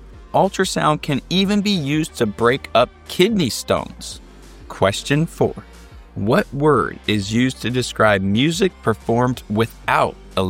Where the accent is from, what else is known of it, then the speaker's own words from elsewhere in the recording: Oregon, United States; Us Americans are historically bad at geography. Oregon is my home state and my alma mater.